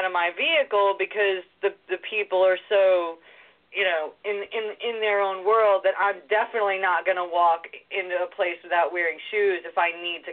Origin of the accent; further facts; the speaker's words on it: Long Island, New York, United States; Yeah, well, I'm from Long Island, New York. I was born here and, I'm here right now